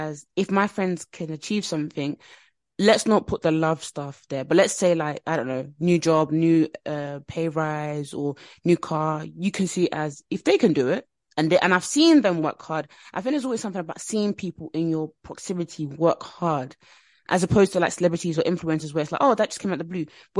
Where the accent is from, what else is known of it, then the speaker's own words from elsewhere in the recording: Nigeria; I'm Nigerian as well